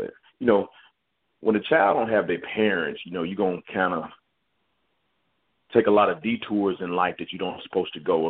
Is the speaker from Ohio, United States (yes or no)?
no; Atlanta, Georgia, United States; Well, I'm originally from Georgia, raised here in Atlanta.